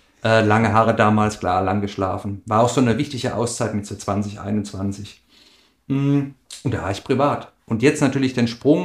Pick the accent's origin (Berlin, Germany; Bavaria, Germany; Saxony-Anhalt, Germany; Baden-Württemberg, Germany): Baden-Württemberg, Germany; Eberbach; ich bin hier aufgewachsen, in der Region geboren, zur Schule gegangen, studiert und meinen Sport gemacht. Und konnte zum Glück auch hier wohnen bleiben.